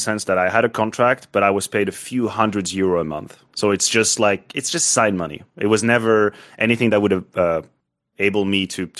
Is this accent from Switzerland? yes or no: yes; Switzerland; And I had a decent German basis because I come from Switzerland and, you know, German is very present in Switzerland.